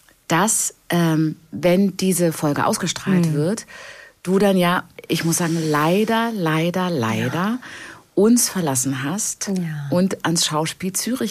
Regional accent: Cologne, North Rhine-Westphalia, Germany; ich komme aus Köln und habe 94 Abi gemacht, also kurz nach der Wende.

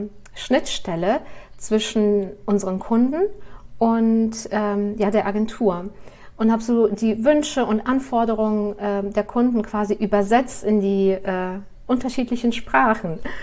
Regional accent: Kazakhstan; ich bin in Kasachstan geboren und habe da meine Kindheit verbracht. Und meine Mama hat russlandsdeutsche Wurzeln, mein Papa ist Russe

